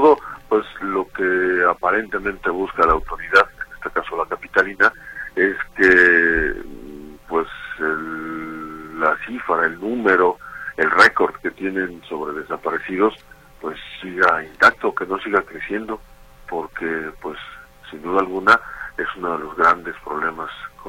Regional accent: Mexico; nuestra obligación como mexicanos

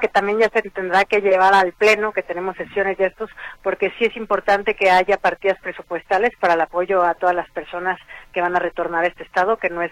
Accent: Guadalajara, Jalisco, Mexico; si creemos o no que el gobierno nos es útil como tapatíos.

